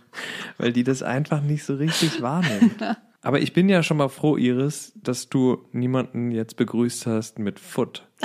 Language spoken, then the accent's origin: German; Rhineland, Germany; Ich komme aus dem Rheinland